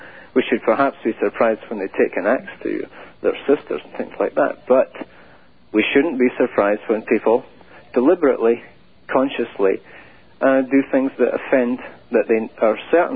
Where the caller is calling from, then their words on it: Setauket, New York, United States; Setauket.